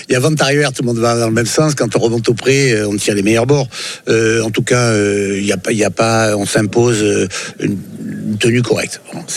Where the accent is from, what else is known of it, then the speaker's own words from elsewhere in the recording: Provence-Alpes-Côte d'Azur, France; On n'est pas les Pacaïens, nous. On est des Provençaux, des Alpins, des Azuréens. On est des Sudistes, mais on n'est pas les Pacaïens.